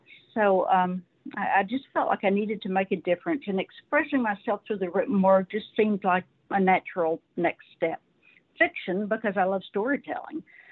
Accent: the South, United States; I was raised in the South. I'm a Southern girl.

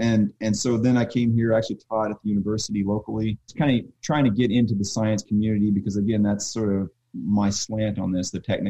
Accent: Oklahoma, United States; Shane and I came from Oklahoma, and we were in a homebrew club together.

